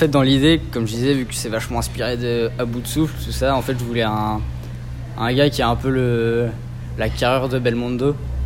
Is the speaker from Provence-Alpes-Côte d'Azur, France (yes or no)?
no; Brest, Brittany, France; Puis je suis brestois depuis... je suis né à Brest, quoi. Donc ouais, forcément, j'y suis attaché